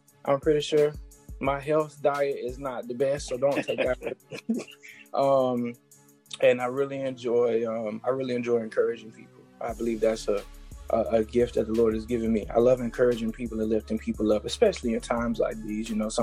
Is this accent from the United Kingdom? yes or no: no; Columbus, Georgia, United States; I am originally from Columbus, Georgia, born and raised. I'm a Southern boy. I was born in Fort Benning and raised in Columbus, Georgia.